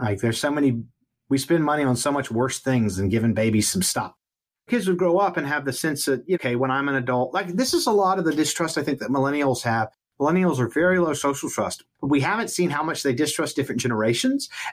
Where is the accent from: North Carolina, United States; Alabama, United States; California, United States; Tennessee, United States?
Alabama, United States; Fairhope; This even happened in my hometown in South Alabama, Fairhope, Alabama, where one of the city councilmen ran on a platform of preventing more unsightly housing from being built in my upper crust suburb of Mobile, Alabama.